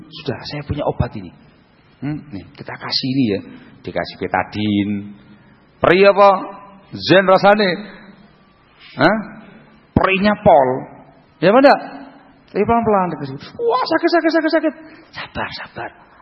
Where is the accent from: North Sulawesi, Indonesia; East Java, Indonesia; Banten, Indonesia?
East Java, Indonesia; Ini salah ngomong lho ya, aku Jawa Timur iki.